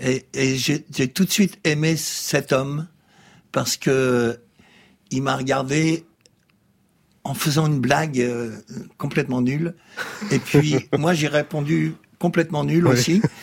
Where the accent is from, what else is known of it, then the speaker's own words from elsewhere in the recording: Belgium; L'amour, c'est belge. Moi, je suis belge.